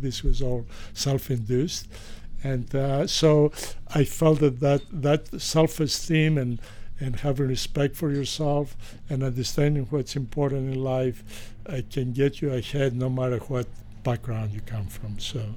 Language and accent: English; Greece; I was born in Greece. We lived under some very difficult circumstances. I was raised by a grandmother and mother who took care of me after my parents' divorce.